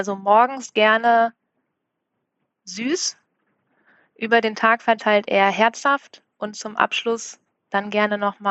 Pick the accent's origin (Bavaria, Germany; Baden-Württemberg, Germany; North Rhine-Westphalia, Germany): North Rhine-Westphalia, Germany; Bielefeld; now in Hamburg, Germany; bin jetzt seit 2013 schon bei Edeka. Seit 2013 auch in Hamburg. Komme gebürtig aus Bielefeld.